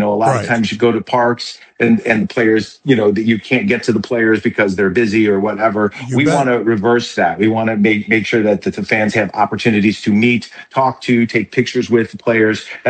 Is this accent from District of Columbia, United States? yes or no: no; Chicago, Illinois, United States; I'm originally from Chicago, so it was great to come home and be able to perform as a Blue Man during those days.